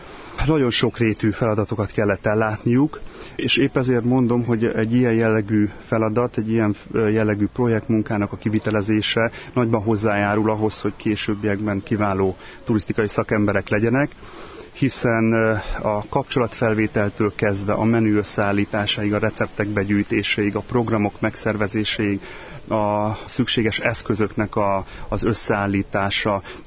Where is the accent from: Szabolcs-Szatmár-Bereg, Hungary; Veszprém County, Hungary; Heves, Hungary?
Heves, Hungary; Recsk; hát jó magam is palócföldi gyerek vagyok, hiszen Recsken nőttem föl, édesanyám pedig mátadrecskei születésű